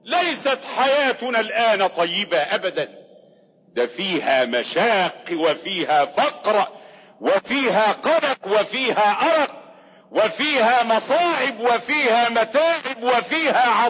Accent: Egypt; لما حدث قحط مثل الحادث عندنا في مصر.

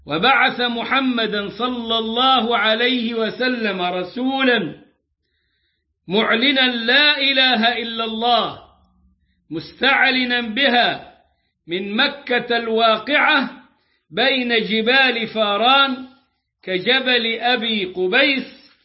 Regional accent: Egypt

